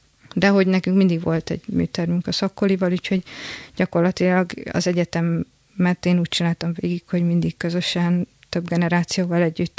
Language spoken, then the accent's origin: Hungarian; Szombathely, Vas, Hungary; hát otthon Szombathelyről származom, és akkor ott a közelben a határon